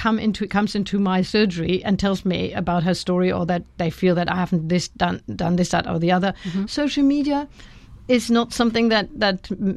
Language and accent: English; Germany; In other countries, like where I come from Germany, your local politicians are much better known than the national politicians.